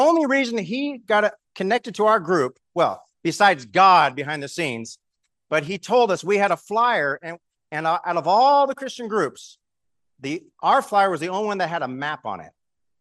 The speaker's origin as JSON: {"language": "English", "region": "Oklahoma", "country": "United States", "said": "I'm from Oklahoma, which is a state right in the middle of the United States, right above Texas."}